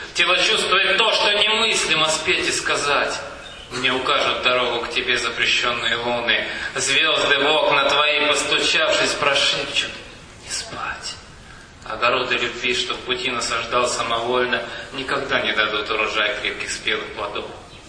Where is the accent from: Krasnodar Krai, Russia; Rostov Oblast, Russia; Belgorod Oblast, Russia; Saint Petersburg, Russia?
Belgorod Oblast, Russia; говорил, что я поэт из Белгородской области